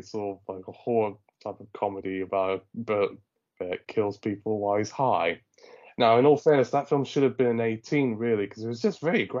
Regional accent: United Kingdom; I know we're both British.

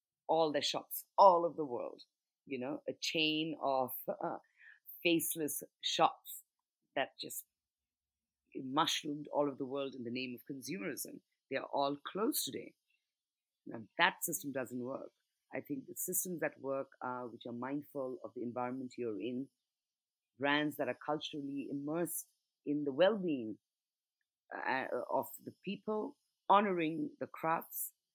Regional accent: India; because, I mean, you know, I grew up in India.

